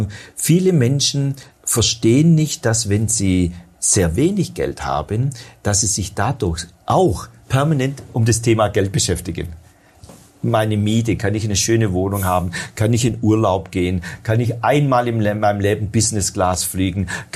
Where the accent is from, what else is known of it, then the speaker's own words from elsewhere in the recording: Baden-Württemberg, Germany; ich bin Schwabe